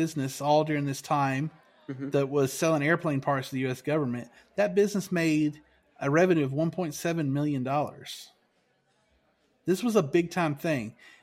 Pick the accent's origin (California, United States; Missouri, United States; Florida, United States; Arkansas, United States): Arkansas, United States; now in Texas, United States; I'm a Texan now. I'm a converted Texan. I'm really an Arkansan who came here for you know, money.